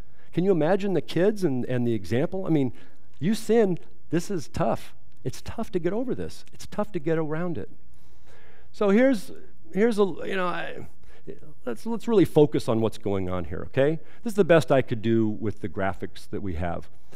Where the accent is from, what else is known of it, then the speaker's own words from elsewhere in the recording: California, United States; I'm from California.